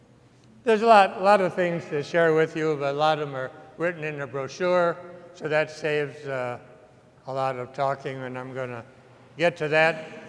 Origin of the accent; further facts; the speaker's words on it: Wisconsin, United States; now in Tanzania; And that's been between Patch Grove, Mount Hope, and north of Bloomington.